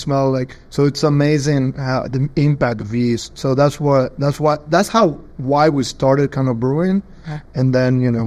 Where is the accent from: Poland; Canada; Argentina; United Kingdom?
Argentina; I'm from Argentina.